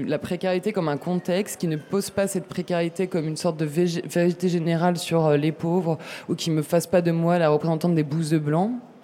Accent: France; je viens des classes moyennes, de la France rurale

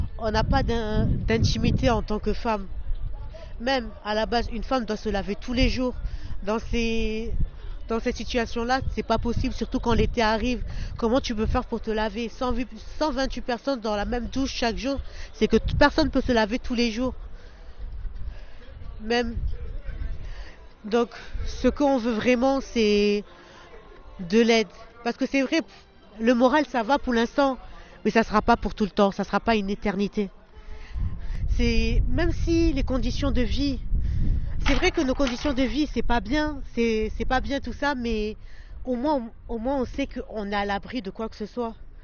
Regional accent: France; j'ai 23 ans, ça fait un an que je vis dans un squat. Malgré que je suis française

